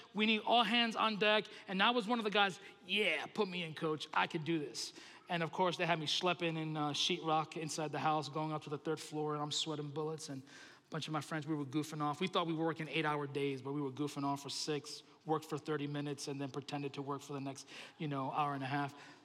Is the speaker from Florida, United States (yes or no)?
no; Bronx, New York, United States; I remember a time when I was in my teenage years. I grew up in the Bronx, went to a small little church.